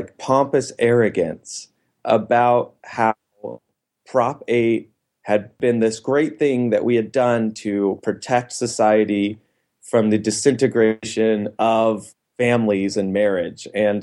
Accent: California, United States; I was a student from California in his stake at BYU.

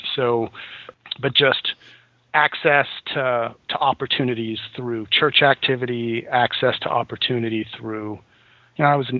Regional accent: Oak Ridge, Tennessee, United States; also born or lived in Seattle, United States; I was born in Seattle, where my dad was doing a postdoc at the University of Washington. After that point, a couple of years after I was born, we moved to Oak Ridge, Tennessee

